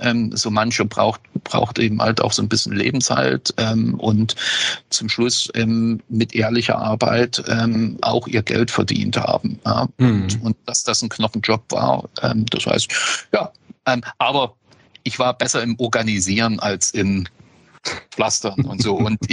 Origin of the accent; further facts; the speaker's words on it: East Germany, Germany; ich komme ja aus dem Osten